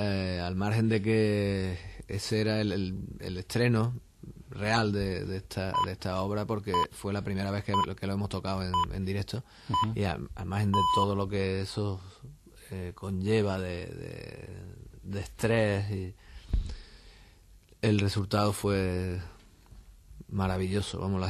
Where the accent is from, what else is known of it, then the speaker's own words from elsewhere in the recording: Ubrique, Andalusia, Spain; el inglés mío es de Ubrique